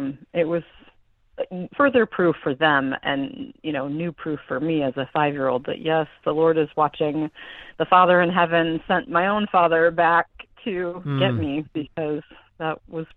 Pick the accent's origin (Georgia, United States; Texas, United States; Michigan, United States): Michigan, United States; Midland; I'm from Midland, Michigan, originally, and I'm the oldest of two kids living, one in heaven.